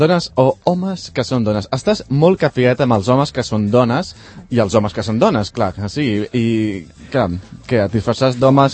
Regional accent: Catalonia, Spain; visc a Catalunya, som catalans

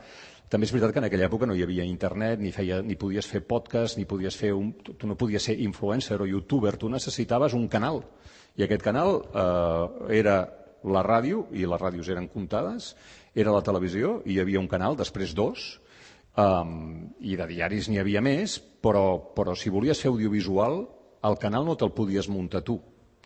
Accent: Barcelona, Catalonia, Spain; no havia sortit del barri de Gràcia de Barcelona, d'on jo sóc

